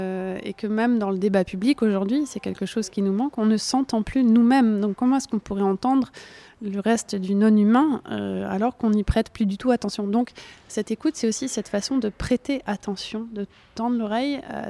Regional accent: Bourgogne-Franche-Comté, France; de quand j'étais petite en Bourgogne ou en Savoie quand j'allais en vacances

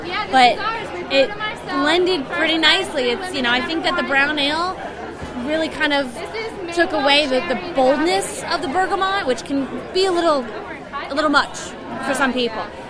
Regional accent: New Jersey, United States; I'm from New Jersey

